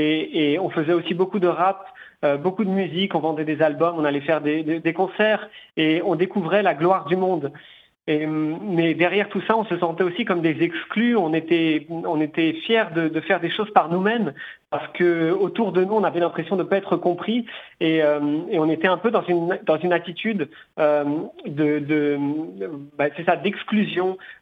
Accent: Noisy-le-Grand, Île-de-France, France; also born or lived in Paris; À Paris, donc je suis né à Paris, en région parisienne. J'ai grandi à Noisy-le-Grand, donc en Seine-Saint-Denis, et j'ai été élevé dans la foi catholique par ma maman, mon papa étant musulman.

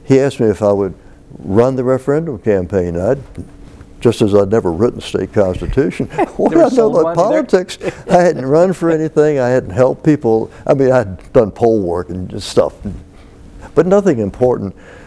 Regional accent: Richmond, Virginia, United States; I was born and raised in Richmond. I knew Tidewater. I knew Charlottesville. I'd been a little bit west. I didn't know Southwest Virginia.

